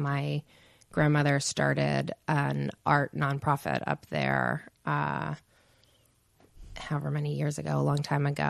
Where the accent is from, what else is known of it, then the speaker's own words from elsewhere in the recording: Laguna Beach, California, United States; also born or lived in Catalina Island; I grew up on Catalina Island. Okay. Until I was 8 years old. And then from 8 to 18, I was in Laguna Beach.